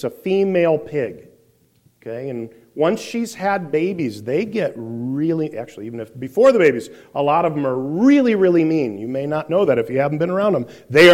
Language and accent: English; Iowa, United States; Now, I grew up in Iowa. I grew up in a city, but my grandparents had a farm.